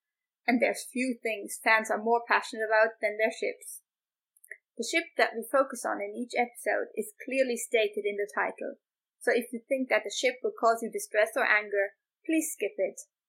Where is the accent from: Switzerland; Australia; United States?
Switzerland; first language Swiss German; English is a second language; which was also when I started writing in English. My native language is Swiss German, in case you were wondering.